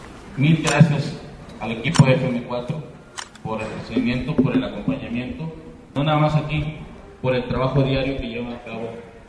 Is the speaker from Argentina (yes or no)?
no; Mexico